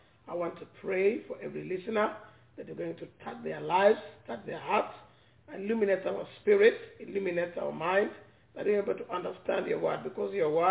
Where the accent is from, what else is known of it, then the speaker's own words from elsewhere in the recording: Kenya; English is a second language; from Kenya